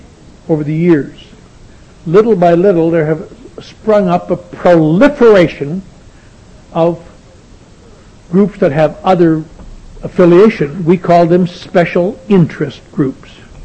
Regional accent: Eau Claire, Wisconsin, United States; I pretend to be sophisticated, but I'm from Eau Claire, Wisconsin, and here's all them movie stars.

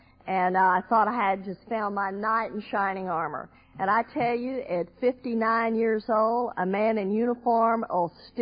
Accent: Texas, United States; I'm born and raised in Texas.

